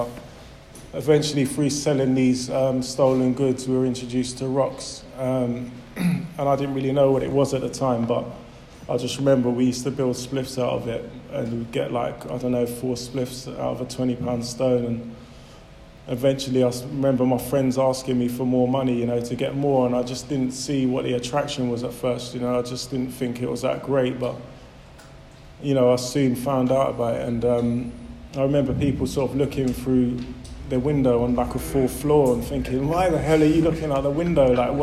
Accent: London, United Kingdom; I grew up in West London, Shepherd's Bush. I grew up with my mum

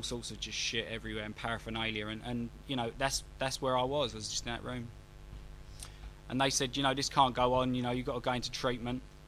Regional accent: London, United Kingdom; 34 years of age, and that's all my vital statistics, really. I'm from the East End

